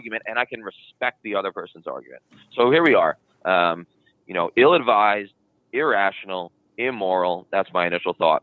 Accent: United States; And as a historian, it appalls me. As an American, it appalls me.

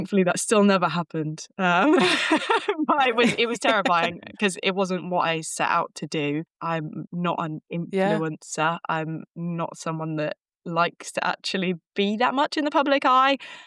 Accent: United Kingdom; So most of my videos, I will start with, I'm a British farmer, or I'm a farmer and I sell my meat

